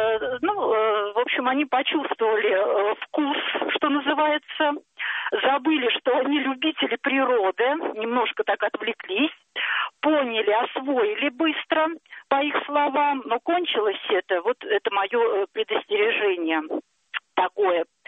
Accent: Moscow, Russia; Я из Москвы.

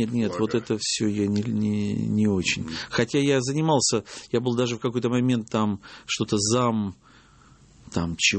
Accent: Lviv, Lviv Oblast, Ukraine; born there; Да, я вообще родился во Львове

